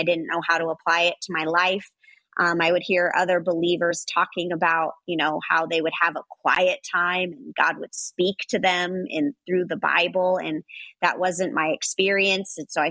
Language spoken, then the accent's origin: English; Los Angeles, California, United States; You know, I grew up in Los Angeles.